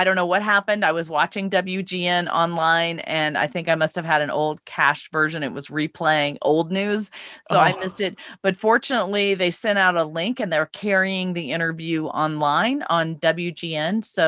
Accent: Laurel, Mississippi, United States; who was actually from my hometown of Laurel, Mississippi

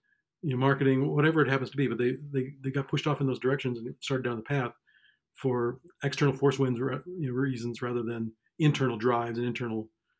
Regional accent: Iowa, United States; I grew up in Iowa, followed a girl to Des Moines

